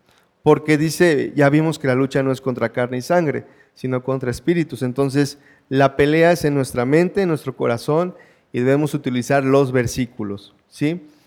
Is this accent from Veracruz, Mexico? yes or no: yes; Veracruz, Mexico; la mayoría sabe que yo soy de Veracruz